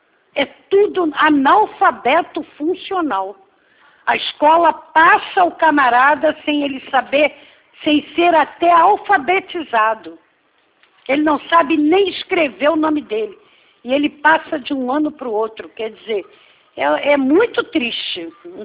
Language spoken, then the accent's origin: Portuguese; Brazil; Eu também sou brasileira, nascida aqui.